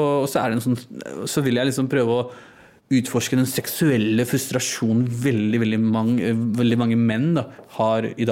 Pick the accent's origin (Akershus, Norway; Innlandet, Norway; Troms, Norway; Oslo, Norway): Oslo, Norway; som norsk-pakistaner, født og oppvokst i Norge, Jeg har jo gått en klassereise selv. Kommer fra en veldig, veldig fattig familie fra, på Mortensrud